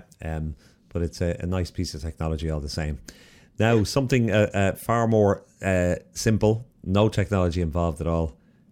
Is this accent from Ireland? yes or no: yes; Dublin, Leinster, Ireland; Now, I remember when I was growing up in Artane, the aeroplanes used to fly in over Artane and Coolock and land in Dublin Airport.